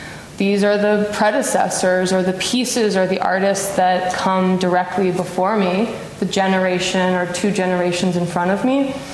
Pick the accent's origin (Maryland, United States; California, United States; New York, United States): Maryland, United States; Baltimore; I'm from Baltimore, Maryland.